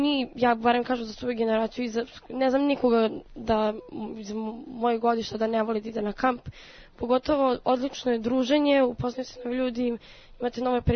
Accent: Belgrade, Serbia; dolazim iz Beograda.

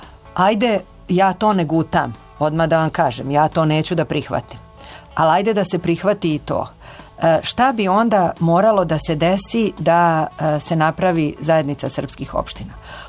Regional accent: Croatia; iz Hrvatske podelim sa slušaocima neka moja iskustva

